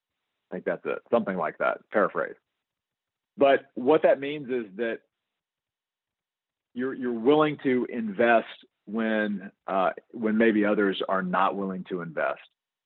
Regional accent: Louisiana, United States; and I'm a originally from Louisiana, so I love the Saints.

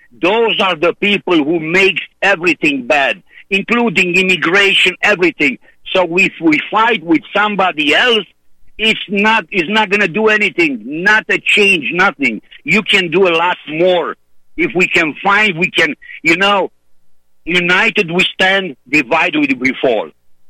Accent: Romania; English is a second language; moved away; You know, in Europe, I'm from Romania originally, and I was in 1990 when Ceausescu fell.

